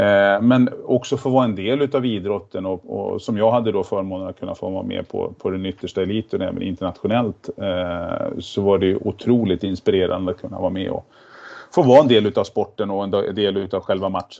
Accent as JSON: {"language": "Swedish", "town": "Järna", "region": "Stockholm County", "country": "Sweden", "tie": "born or raised there", "said": "Jag är ju född och uppvuxen ute i Järna"}